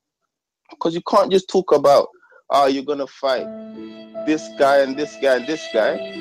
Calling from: London, United Kingdom; London, bro.

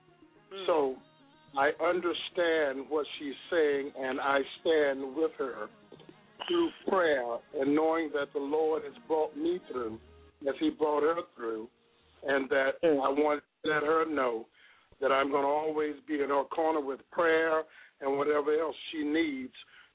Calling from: St. Cloud, Florida, United States; I'm calling from St. Cloud, Florida.

